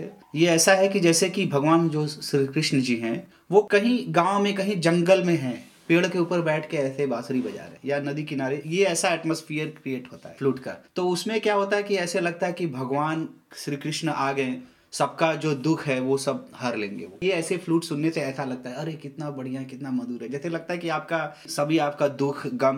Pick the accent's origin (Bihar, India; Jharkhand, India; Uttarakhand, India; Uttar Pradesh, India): Uttar Pradesh, India; Varanasi; मैं बनारस से हूँ और फिर मेरे फैमिली में म्यूजिक है